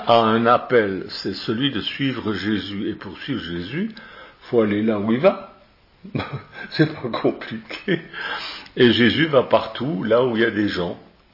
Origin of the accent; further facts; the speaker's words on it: Switzerland; moved away as an adult; now in France; Une fois j'ai eu l'idée de venir en France, parce que comme vous le savez, je suis suisse, et puis j'ai eu l'idée de venir en France, puis j'ai rencontré Michou, puis je suis plus reparti.